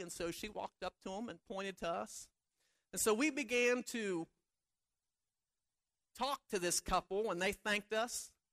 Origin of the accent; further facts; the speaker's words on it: Mount Vernon, Ohio, United States; I said, "Well, we're from Mount Vernon."